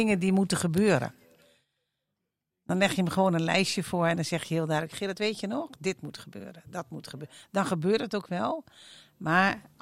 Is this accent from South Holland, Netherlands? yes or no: yes; Voorburg, South Holland, Netherlands; also born or lived in The Hague; geboren in Den Haag. Opgegroeid in Voorburg, getrouwd op een gegeven moment.